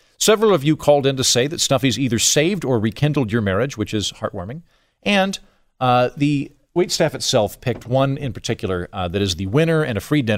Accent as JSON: {"language": "English", "region": "Oklahoma", "country": "United States", "tie": "born or raised there", "said": "that kind of impulse that I've got deep in my heart growing up in Oklahoma of don't mess with my farm"}